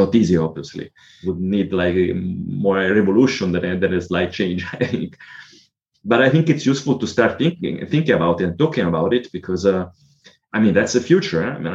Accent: Italy; English is a second language; I come from Italy

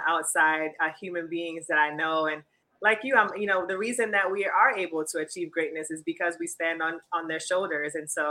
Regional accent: Jamaica; my family were from Kingston, Jamaica, and I just have the fondest memories of growing up in Jamaica with my mom and dad.

